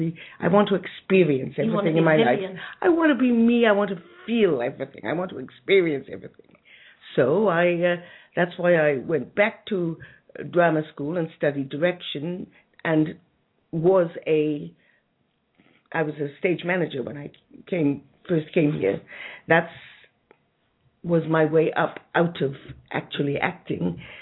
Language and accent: English; Wales, United Kingdom; That's how I came to do it, because I was from Wales.